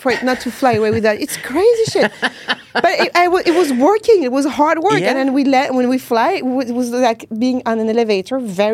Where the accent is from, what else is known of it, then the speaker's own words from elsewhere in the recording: Paris, Île-de-France, France; English is a second language; I really relate to this because I grew up in Paris